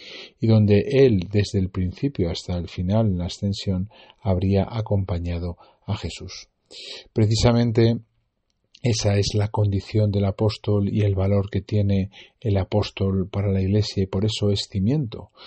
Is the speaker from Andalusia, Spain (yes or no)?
no; Madrid, Community of Madrid, Spain; especialmente los que somos de Madrid